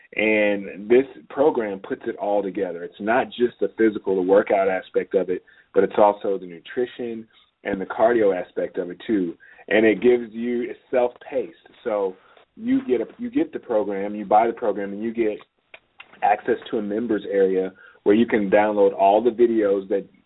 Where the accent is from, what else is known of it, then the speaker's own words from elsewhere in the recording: Indianapolis, Indiana, United States; I'm originally from Indiana, Indianapolis, Indiana. So I'm a Midwest kid, but I had big dreams